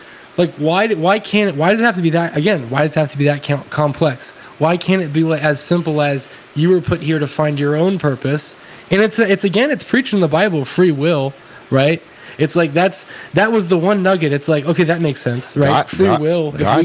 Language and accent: English; the South, United States; because I was raised in the South, right, and as a Christian